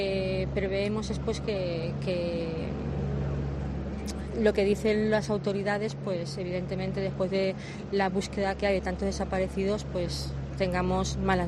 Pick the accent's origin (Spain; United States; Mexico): Spain; es increíble cómo somos los españoles.